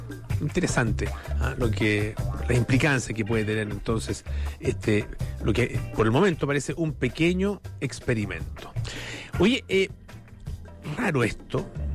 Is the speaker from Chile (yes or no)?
yes; Chile; No somos muchos los chilenos